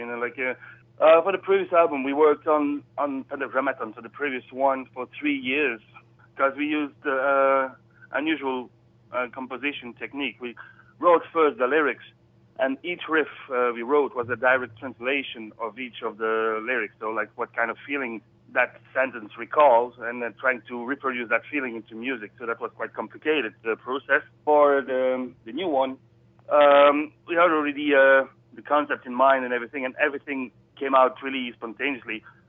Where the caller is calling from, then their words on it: Belgium